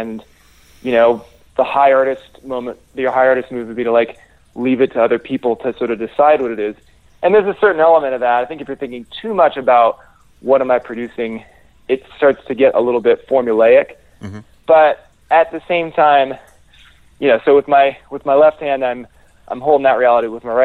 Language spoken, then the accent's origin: English; Mill Valley, California, United States; the Sweetwater in my hometown of Mo Valley